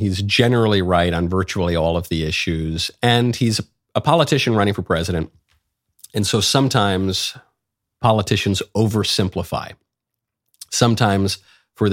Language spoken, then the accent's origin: English; New York, United States; Maybe it's because I am a New Yorker myself, but this kind of reaction, I love it.